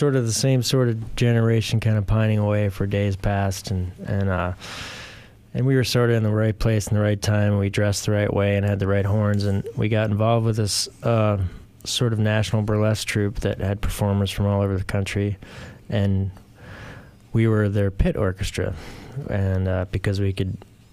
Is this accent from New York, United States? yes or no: yes; New York, United States; I always loved that cinema growing up, and I grew up in New York.